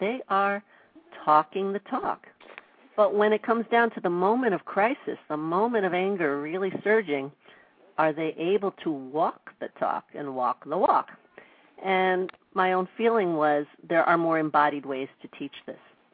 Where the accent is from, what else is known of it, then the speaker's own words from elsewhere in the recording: New York, United States; I grew up in Spanish Harlem, and my parents were very much Caucasian, educated, not social workers